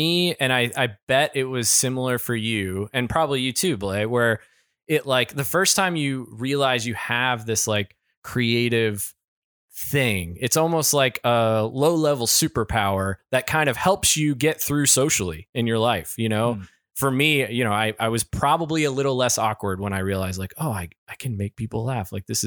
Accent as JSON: {"language": "English", "region": "Kentucky", "country": "United States", "said": "Well, I'm from Kentucky."}